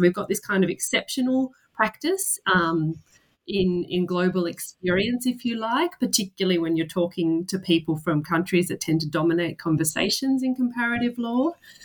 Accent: Australia; I'm from Australia.

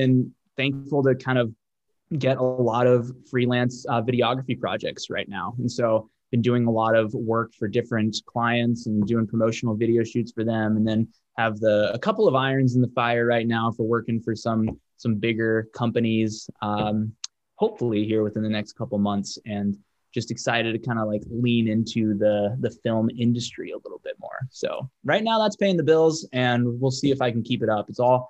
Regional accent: Kenya; when I was growing up in Kenya

